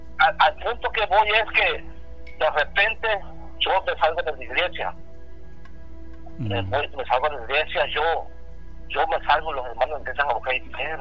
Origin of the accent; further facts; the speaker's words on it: Tabasco, Mexico; yo soy de Tabasco.